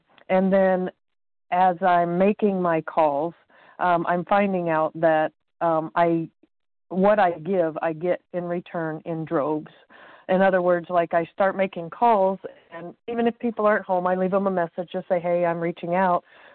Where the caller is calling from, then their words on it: Indiana, United States; I'm calling from Indiana.